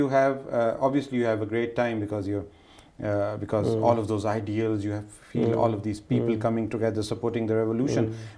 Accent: Pakistan; because I'm from Pakistan, you're from the United States, we know how the world works.

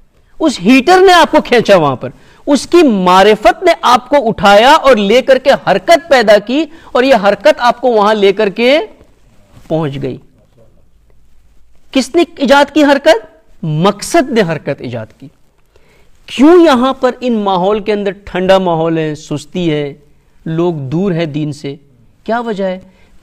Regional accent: Pakistan; میں کہیں سے آیا ہوں، میں پاکستان سے آیا ہوں

